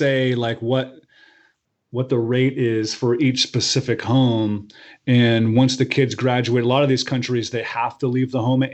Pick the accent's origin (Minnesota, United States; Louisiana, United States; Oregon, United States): Oregon, United States; I grew up on the Rogue River.